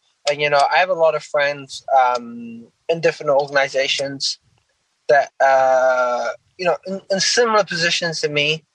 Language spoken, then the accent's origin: English; New Zealand; I'm originally from New Zealand, so we don't really mess around with handguns. We got rifles. I grew up hunting, but not handguns.